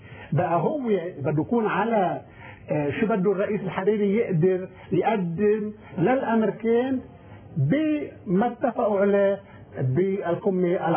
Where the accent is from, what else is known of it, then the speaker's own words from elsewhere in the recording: Lebanon; now in United States; اما نحن كلبنانيين في الولايات المتحدة، اما من جذور لبنانية